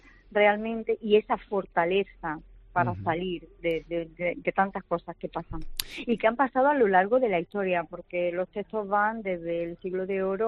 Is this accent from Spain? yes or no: yes; Árchez, Andalusia, Spain; Me la pidieron hacerla en mi pueblo, Archer, ya aprovecho para mencionarlo.